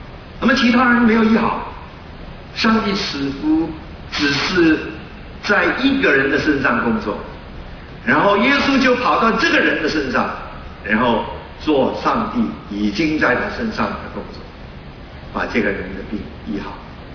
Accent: China; 然后我们中国人也是一样啊，对不对？我们中国人啊，心中有钱

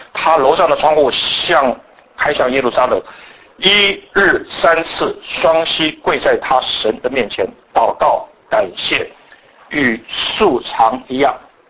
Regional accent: China; 我们中国人讲到十穷怎么样，十穷怎么样

